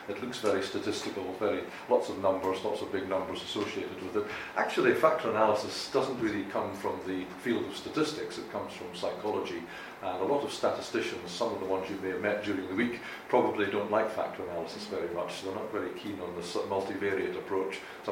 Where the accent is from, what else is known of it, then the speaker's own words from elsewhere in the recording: Scotland, United Kingdom; I'm from the UK. I'm from Scotland. So my accent isn't quite the same as Norman's.